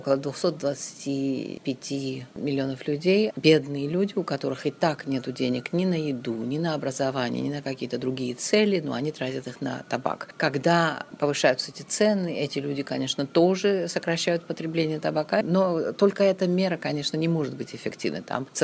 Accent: Georgia; даже в моей стране, я из Грузии, правительство только сейчас ввело эти меры

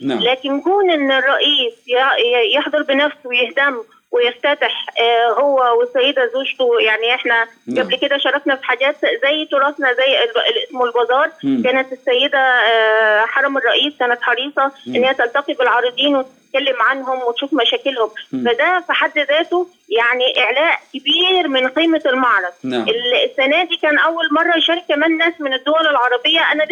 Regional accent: Upper Egypt, Egypt; لشرايح زي حالاتنا احنا جايين من الصعيد

